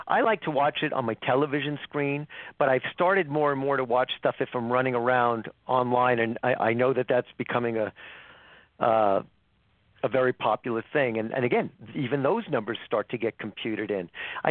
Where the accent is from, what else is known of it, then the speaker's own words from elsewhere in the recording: New York City, New York, United States; born there; now in Los Angeles, United States; I was born in New York City, and it's the greatest city in the world, and I love it.